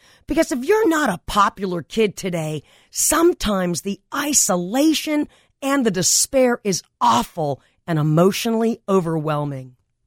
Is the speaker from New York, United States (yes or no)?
no; Granada Hills, California, United States; when I was a kid growing up on Goya Street, get off your ass street, in Granada Hills, California